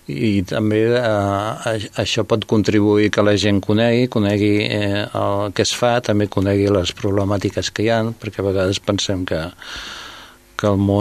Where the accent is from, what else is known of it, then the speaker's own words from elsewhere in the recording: Sabadell, Catalonia, Spain; som de Sabadell.